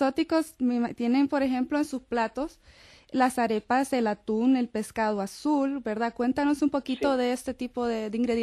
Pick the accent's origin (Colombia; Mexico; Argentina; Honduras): Honduras; yo soy de Honduras